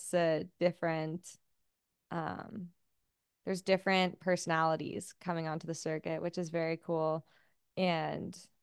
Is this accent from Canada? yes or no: yes; Whistler, British Columbia, Canada; like I'm from Whistler.